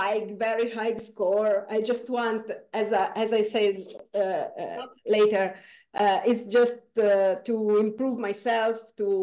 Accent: Italy; I'm from Italy, and I'm a bear bow.

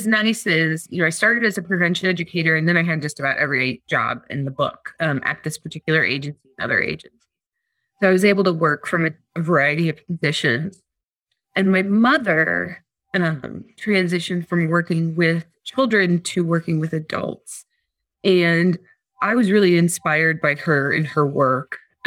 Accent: Bloomington, Indiana, United States; So I grew up in Bloomington, Indiana, which is a college town

